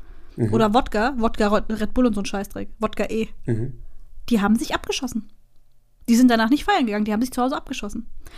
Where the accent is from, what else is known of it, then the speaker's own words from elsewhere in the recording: Hesse, Germany; Da, wo ich herkomme, ich komme von der Bergstraße